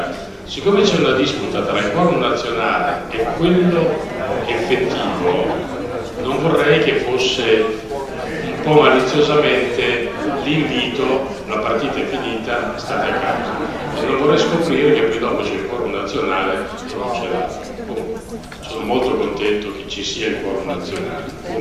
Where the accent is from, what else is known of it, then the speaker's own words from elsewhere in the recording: Cremona, Lombardy, Italy; Io sono di Cremona